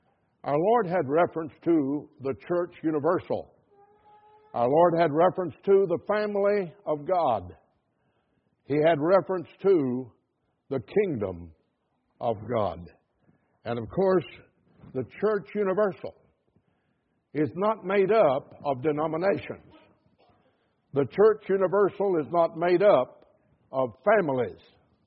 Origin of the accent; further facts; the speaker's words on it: Rosenberg, Texas, United States; born there; I was born in Rosenberg, Texas